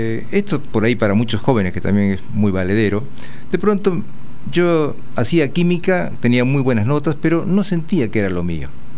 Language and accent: Spanish; Huánuco, Peru; born there; nací en una ciudad cordillerana que se llama Huánuco, pero me crié en una ciudad muy linda que se llama Arequipa. Arequipa es la segunda ciudad del Perú.